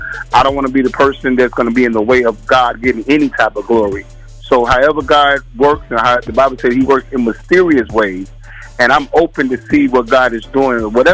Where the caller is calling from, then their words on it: Chicago, Illinois, United States; Amen. We are calling from Chicago, Illinois. We are here pastoring a church, pastoring with my wife.